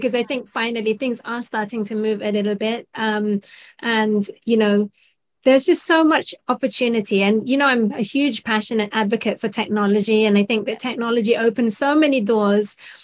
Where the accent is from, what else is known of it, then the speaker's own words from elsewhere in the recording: Philippines; being a Filipina